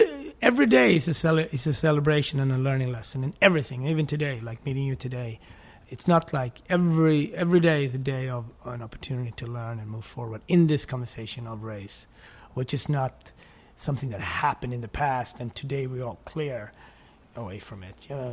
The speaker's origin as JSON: {"language": "English", "country": "Sweden", "tie": "born or raised there", "said": "You know, I loved growing up in Sweden. I loved it."}